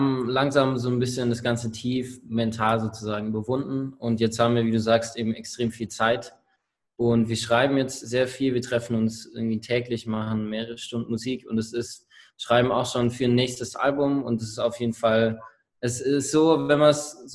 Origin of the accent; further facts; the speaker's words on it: Vogt, Baden-Württemberg, Germany